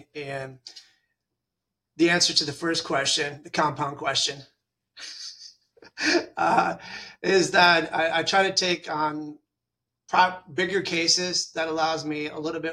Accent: Michigan, United States; also born or lived in Detroit; now in Texas, United States; No, I'm originally from Michigan. So I was born in Detroit, and then I was raised in Northern Michigan, went to undergrad at Northern Michigan

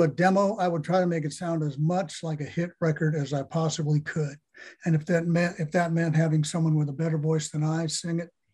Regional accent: California, United States; but my voice is not really that country. I came from California

